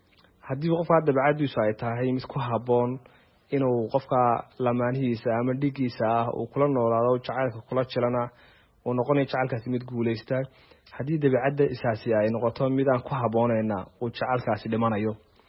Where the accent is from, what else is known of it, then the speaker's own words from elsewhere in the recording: Hargeisa, Woqooyi Galbeed, Somalia; waxa aan ku dhashay oo ku barbaaray magaalada Hargeysa